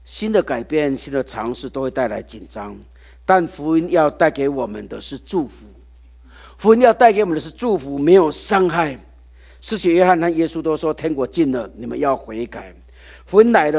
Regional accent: Taiwan; 就像我在很小的时候，我在乡下长大，小时候并没有自来水。我想从台湾来的这些大概比我大一点的人，

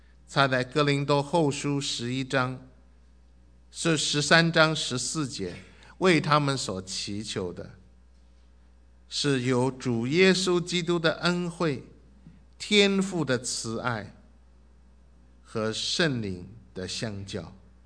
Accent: China; 亲爱的弟兄姐妹，我们中国人碰面常常欢喜问一句话说，吃了没有？

